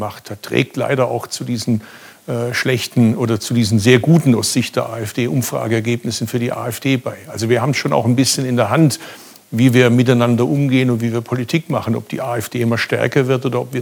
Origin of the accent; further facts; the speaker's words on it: Baden-Württemberg, Germany; Ja, wir treten etwas bescheidener auf als Baden-Württemberger